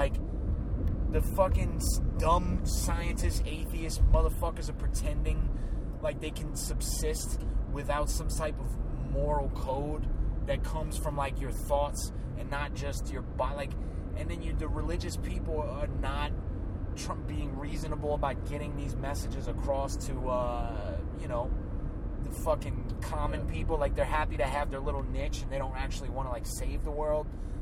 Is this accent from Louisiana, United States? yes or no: yes; New Orleans, Louisiana, United States; of course, I'm from New Orleans. I've been seeing gay festivals since I was, like, 8.